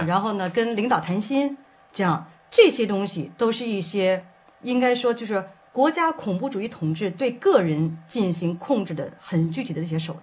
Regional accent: China; 难道说我们中国人真的就是说的中国人的生命比较贱

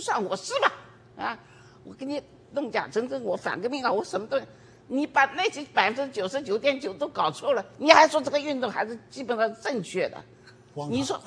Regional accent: China; now in Paris, France; 因为我是中国人嘛啊，而且我这个爱国主义啊，这个民族感情也是非常强烈的啊

